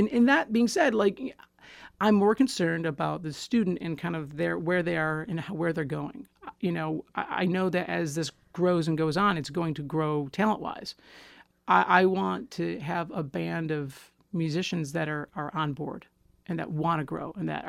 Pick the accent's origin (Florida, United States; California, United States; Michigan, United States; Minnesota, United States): Michigan, United States; Grand Rapids; You know, I grew up in Grand Rapids, so I did the Grand Rapids Youth Symphony